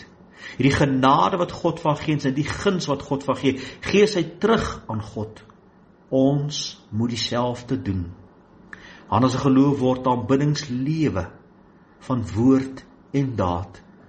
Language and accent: Afrikaans; Blyvooruitsig, Gauteng, South Africa; born there; ek is fisies gebore in Blyvooruitsig in 1961.